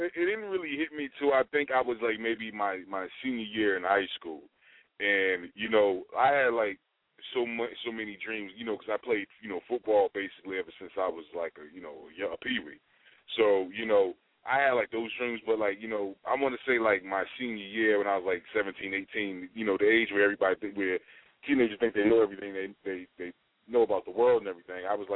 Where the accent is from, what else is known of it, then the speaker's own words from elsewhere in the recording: Boston, Massachusetts, United States; Well, I'm from Boston, Massachusetts, home of the mm-hmm. Celtics, home of the Patriots, home of the Red Sox.